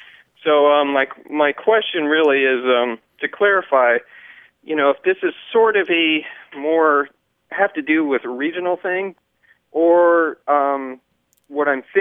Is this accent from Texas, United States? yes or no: yes; Dallas, Texas, United States; I'm from Dallas, Texas.